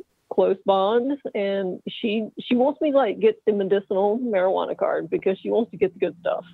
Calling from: Maryland, United States; It's me from Maryland

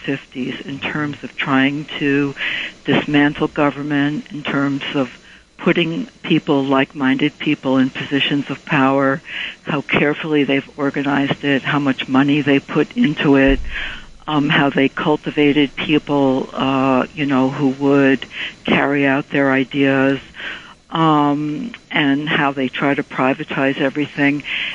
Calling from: New Jersey, United States; I'm calling from New Jersey.

